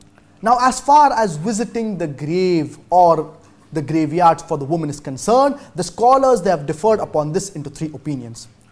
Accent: Srinagar, Jammu and Kashmir, India; I'm a student from Srinagar, Kashmir.

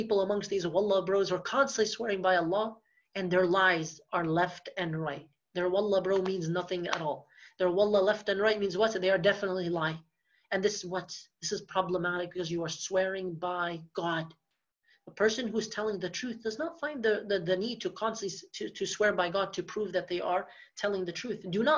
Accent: Dearborn, Michigan, United States; Now I'm from Dearborn, Michigan, and many of you, if not all of you, I believe at least 90% of you here are from Dearborn, Michigan.

